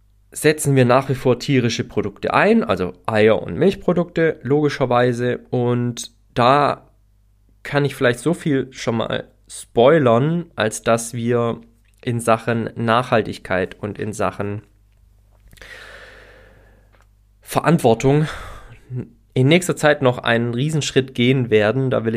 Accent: Herrenberg, Baden-Württemberg, Germany; an einem Ort in meiner Heimatstadt Herrenberg an unserem Marktplatz

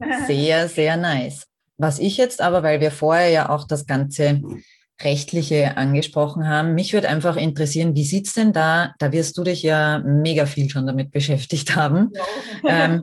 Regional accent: Austria; oder auch bei uns in Österreich

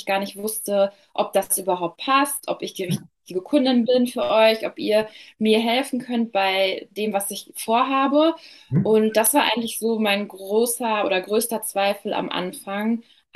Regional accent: North Rhine-Westphalia, Germany; ich bin 24 Jahre alt, komme aus der Nähe von Dortmund

